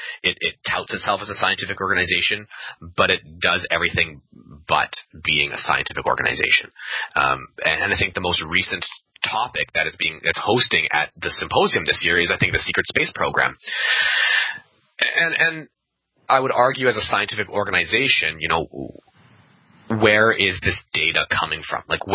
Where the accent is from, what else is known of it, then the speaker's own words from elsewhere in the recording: Canada; I'm Canadian. So, you know, the whole population of Canada leans slightly left of center